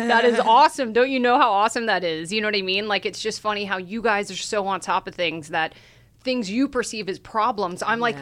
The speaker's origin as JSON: {"language": "English", "town": "Atlanta", "region": "Georgia", "country": "United States", "tie": "born or raised there", "also_born_or_lived": "Los Angeles", "moved": "yes", "said": "Yeah, yeah. I grew up in Atlanta, Georgia, and then I moved here from L.A. I lived in L.A. for 13 years."}